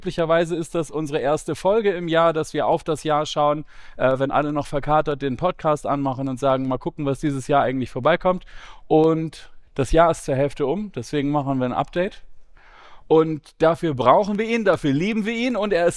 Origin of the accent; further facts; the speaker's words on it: Hamburg, Germany; weil ich komme aus Hamburg und Michael aus Leverkusen.